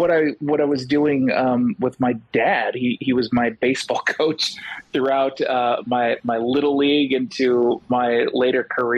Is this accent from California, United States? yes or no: yes; Los Angeles, California, United States; also born or lived in New York; now in Seattle, United States; No, I'm from New York, grew up in L.A., and I spent all but the last, I don't know, 14, 15 years in Southern California. So I'm very much a West Coast person